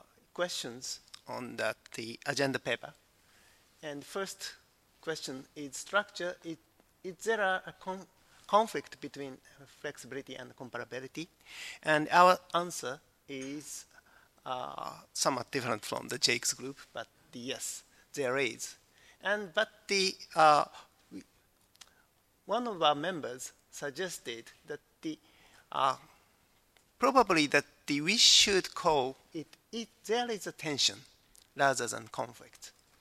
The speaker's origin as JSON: {"language": "English", "country": "Japan", "second_language": "English", "said": "Actually, I come from Japan, and the Japanese stakeholders love this kind of discussion"}